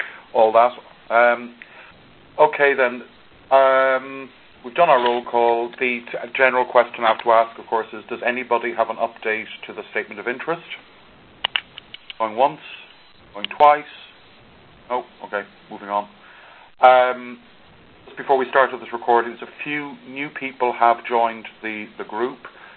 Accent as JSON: {"language": "English", "country": "Ireland", "said": "I'm Irish and possibly insane."}